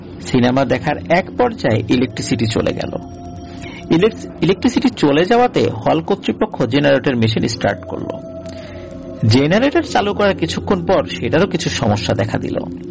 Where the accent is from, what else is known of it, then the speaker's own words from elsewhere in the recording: Gazaria, Dhaka Division, Bangladesh; আমার বাড়ি মুন্সিগঞ্জ জেলার গজারিয়া উপজেলায়।